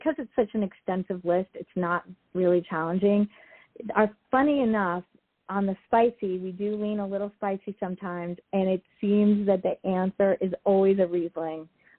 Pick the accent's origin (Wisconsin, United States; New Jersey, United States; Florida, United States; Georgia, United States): Florida, United States; No, I'm from Florida.